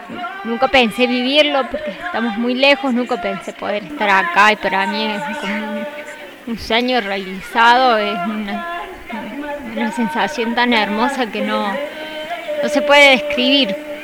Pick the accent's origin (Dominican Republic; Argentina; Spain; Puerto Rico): Argentina; Córdoba; soy de Córdoba, Argentina.